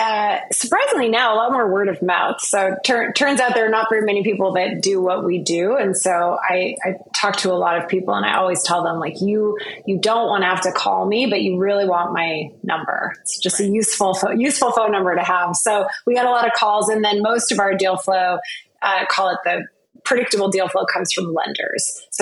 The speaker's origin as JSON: {"language": "English", "country": "Canada", "tie": "born or raised there", "moved": "as an adult", "lives_now": "London, United Kingdom", "said": "I grew up in Canada. That was great. I moved to London."}